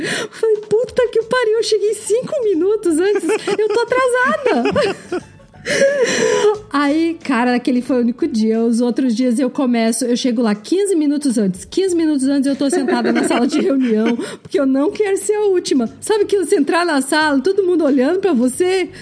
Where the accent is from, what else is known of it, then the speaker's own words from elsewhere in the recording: Brazil; Eu também sou brasileira.